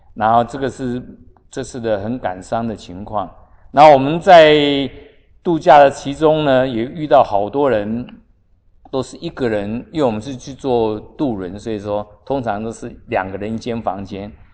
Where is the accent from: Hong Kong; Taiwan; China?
Taiwan; 像我从台湾来的，台湾的什么都拜，石头也拜，什么都拜的